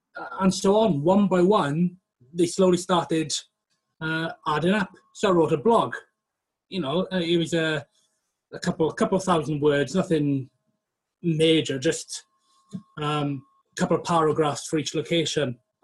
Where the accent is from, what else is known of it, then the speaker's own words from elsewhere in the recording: Wales, United Kingdom; now in York, United Kingdom; I'm a little bit biased on the one hand that I am from West Wales, so I obviously think it's the greatest place in the world.